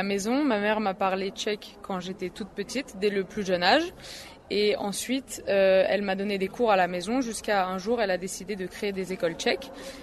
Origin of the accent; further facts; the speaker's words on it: France; also born or lived in Czechia; je ne dis jamais français ou tchèque, je dis souvent je suis française et tchèque